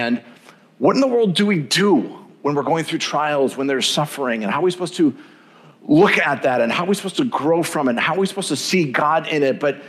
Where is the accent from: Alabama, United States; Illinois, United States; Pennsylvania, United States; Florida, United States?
Illinois, United States; Chicago; I'm from Chicago, I'm a Bears fan, I'm struggling because he's a Packers fan